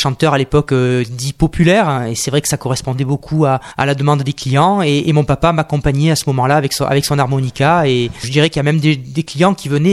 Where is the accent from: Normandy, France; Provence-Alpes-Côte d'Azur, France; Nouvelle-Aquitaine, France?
Provence-Alpes-Côte d'Azur, France; Marseille; born there; je suis né à Marseille, en effet. Mais je dirais que j'ai des racines un petit peu éparpillées dans la Provence, puisque mon papa tenait un petit hôtel-restaurant à Bayonne, donc dans les Alpes de Haute-Provence.